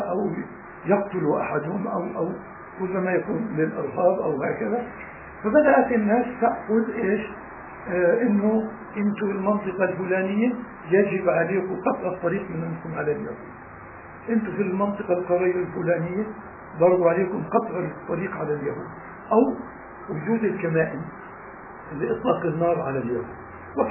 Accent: Gaza Strip, Palestine; وبما أنه إحنا كنا تابعين برضو لغزة.

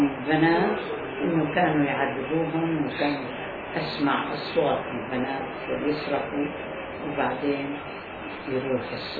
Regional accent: Palestine; moved away; أنا سنة 48 طلعت من فلسطين.

